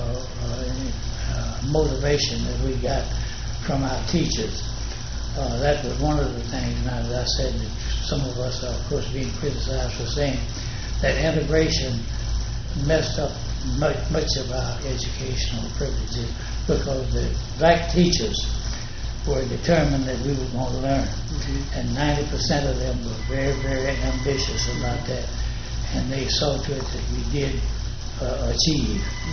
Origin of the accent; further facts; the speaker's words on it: Texarkana, Texas, United States; Well, I was brought up in Texarkana, Texas, and finished high school there and attended Prairie View University and received a degree in electrical engineering.